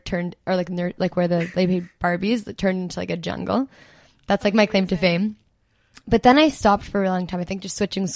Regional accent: Toronto, Ontario, Canada; I'm from Toronto

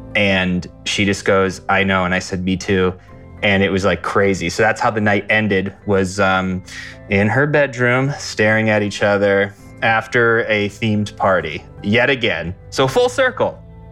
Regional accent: Ohio, United States; So we flew to my hometown in the state of Ohio.

